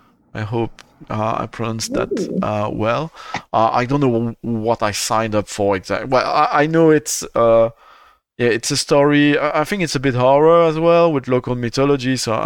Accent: Wallonia, Belgium; born there; first language French; English is a second language; French is my first language, but I'm not French. I was born in Belgium. In Wallonia

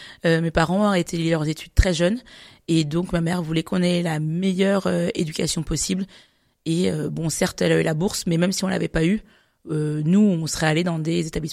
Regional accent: Strasbourg, Grand Est, France; on a grandi à Strasbourg, je viendrai dessus après

